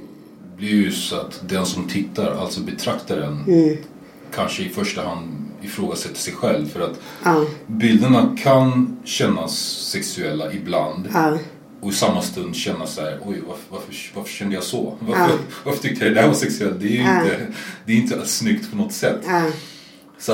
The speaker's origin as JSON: {"language": "Swedish", "country": "Uganda", "lives_now": "Sweden", "said": "Jag har ju fortfarande Uganda där jag kommer ifrån. Jag har det kvar."}